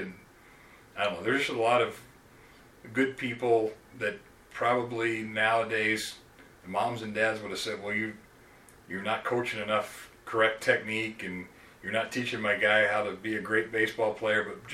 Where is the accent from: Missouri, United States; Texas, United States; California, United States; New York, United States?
Missouri, United States; Lee's Summit; the thought of anything bigger than kind of growing up in Lee Summit and living in Lee Summit